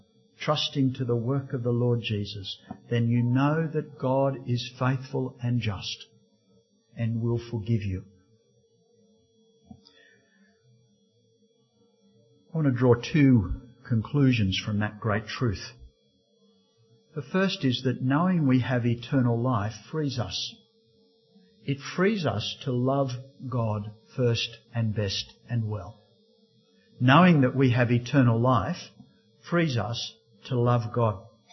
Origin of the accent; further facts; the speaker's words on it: Port Macquarie, New South Wales, Australia; I went to a canvas crusade that used to be held where I grew up in Port Macquarie, down on the river.